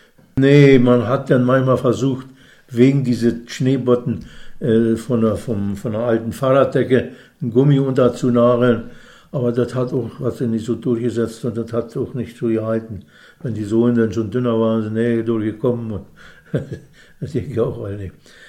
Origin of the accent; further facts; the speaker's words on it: Buchholz, Germany; Und in Buchholz aufgewachsen, in Buchholz zur Schule gegangen